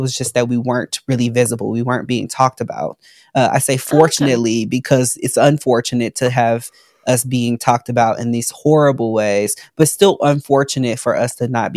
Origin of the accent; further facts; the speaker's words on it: Chicago, Illinois, United States; now in Atlanta, United States; But my life growing up in Chicago was definitely, I'd say, the working class family. I'm the youngest of six children. I was born with an identical twin sister.